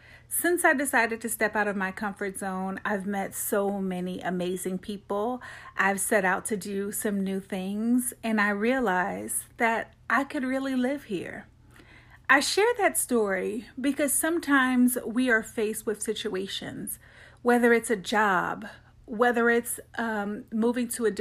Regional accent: Atlanta, Georgia, United States; moved away as an adult; now in Central Illinois, United States; I moved abruptly from Atlanta, where I'm from, all the way to Central Illinois. I have been here. My husband's originally from here, but I never, ever thought that this would be someplace that I would live.

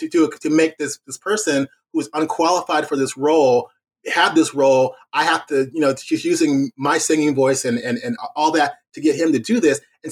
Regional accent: San Dimas, California, United States; I grew up in San Dimas, California, and my brother and I being the only Black kids at our school, you know.

